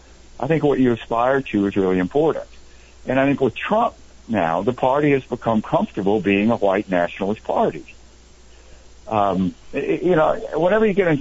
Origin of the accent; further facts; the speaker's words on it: Mississippi, United States; look, I'm from Mississippi, right? So finally, about 2 months ago, we voted to take down the state flag